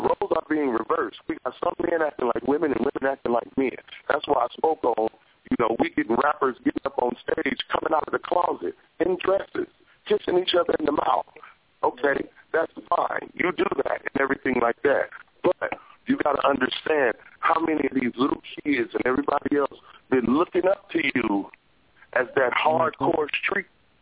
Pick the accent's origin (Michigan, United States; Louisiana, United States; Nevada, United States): Michigan, United States; Detroit; Like I said, I grew up in Detroit, okay, so anything that came down through New York, after it came through New York, we got it first before anybody else and everything like that.